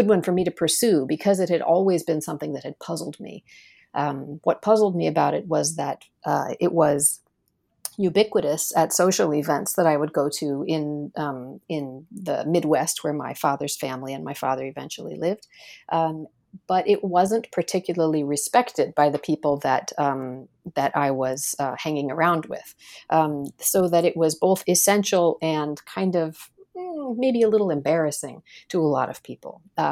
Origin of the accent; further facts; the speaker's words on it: Iran; I'm Iranian American in a very literal sense. My mother is American from Texas, and married and met my father in the early 1970s when my father was studying and getting his PhD at Indiana University. So they moved to Iran and had me